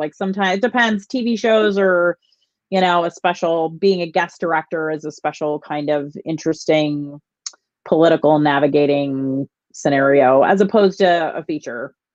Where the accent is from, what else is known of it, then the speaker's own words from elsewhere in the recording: Placerville, California, United States; No, I'm from Northern California, a place called Placerville, which is near Lake Tahoe, or sort of in between Sacramento and Lake Tahoe. Small town.